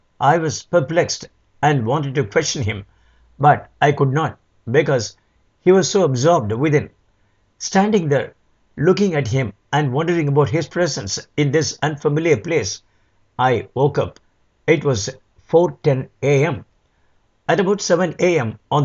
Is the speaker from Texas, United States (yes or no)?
no; Tonawanda, New York, United States; We departed on this trip from my hometown, Tonawanda, New York.